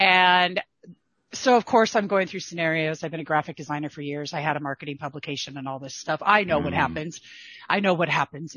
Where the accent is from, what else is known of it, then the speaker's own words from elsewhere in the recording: California, United States; I'm from California.